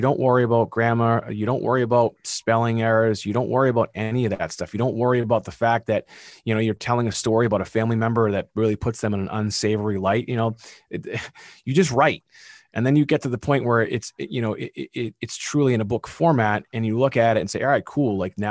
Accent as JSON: {"language": "English", "region": "Massachusetts", "country": "United States", "accent": "Massachusetts", "said": "There's my Massachusetts accent, record it, then transcribe it."}